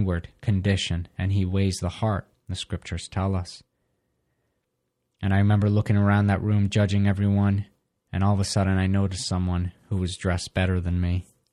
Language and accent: English; New York, United States; I came from New York and the cutting edge of fashion, and this Nebraska kid is outdressing me